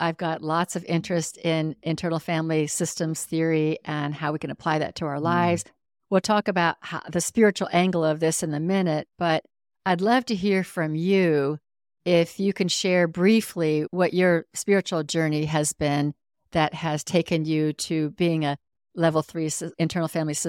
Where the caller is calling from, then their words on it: Wisconsin, United States; I'm recording from Wisconsin, and my guest is in Michigan